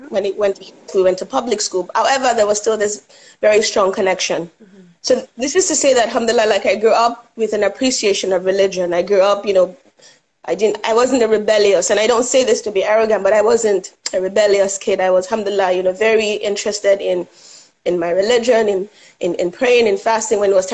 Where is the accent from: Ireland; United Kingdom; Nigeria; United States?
Nigeria; moved away as an adult; I'm Nigerian, born and raised, and I came here to go to college.